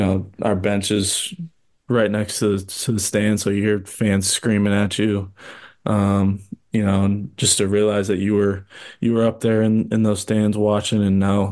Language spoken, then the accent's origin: English; Iowa, United States; Especially growing up in Iowa and coming to games as a kid.